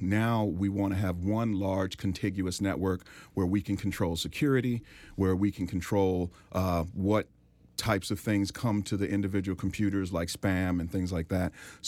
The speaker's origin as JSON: {"language": "English", "town": "Washington", "region": "District of Columbia", "country": "United States", "tie": "born or raised there", "said": "I grew up in Northeast Washington, D.C. My mother's family is from Washington. I grew up in the Carver Terrace neighborhood."}